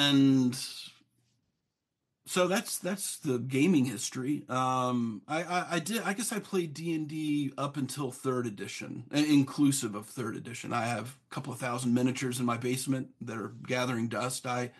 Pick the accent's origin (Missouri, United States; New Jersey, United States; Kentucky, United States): Kentucky, United States; I'm from Kentucky, and I've been back into Kentucky for over 20 years.